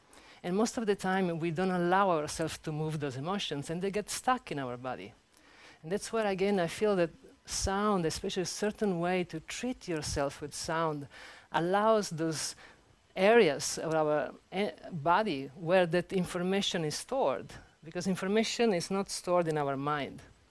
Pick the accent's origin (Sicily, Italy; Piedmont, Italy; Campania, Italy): Sicily, Italy; I'm from Sicily, and in South Italy we have a lot of sound healing traditions with the pizzicato and so forth.